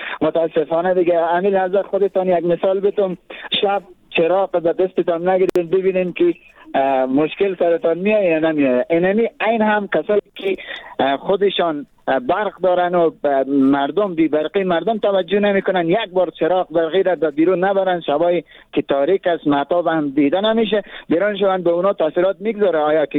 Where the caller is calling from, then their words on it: Afghanistan; پایتخت خود ما یعنی کابل